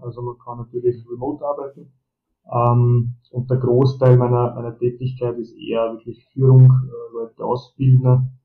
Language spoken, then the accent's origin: German; Burgenland, Austria; moved away as an adult; now in Northern Cyprus; als Flüchtlingskind, deswegen auch der Name etwas exotischer geschrieben. Bin ich im Seewinkel in Polinat aufgewachsen